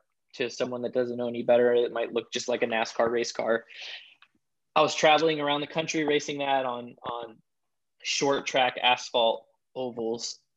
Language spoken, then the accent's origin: English; Cedar Rapids, Iowa, United States; You know, I do come from a small, you know, I come from Cedar Rapids, Iowa. I wouldn't say it's a small town.